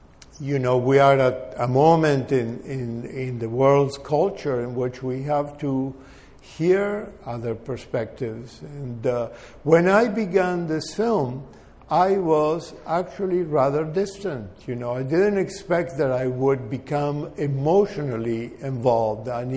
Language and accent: English; Argentina; now in New York City, United States; I am an American. I am more of an American than an Argentine. I have lived two-thirds of my life in New York City